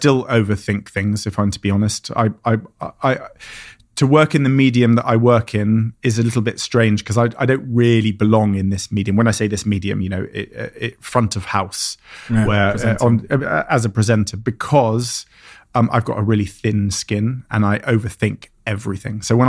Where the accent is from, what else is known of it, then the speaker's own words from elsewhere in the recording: England, United Kingdom; accent: posh; And for me, you can hear from my accent, you know, I'm posh.